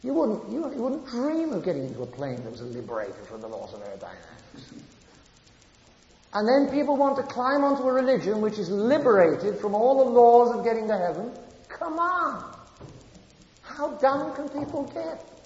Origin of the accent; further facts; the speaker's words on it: England, United Kingdom; I wasn't yet Catholic. I said, oh, this Catholic religion, no, don't get, I'm English, don't get that Catholicism anywhere near me.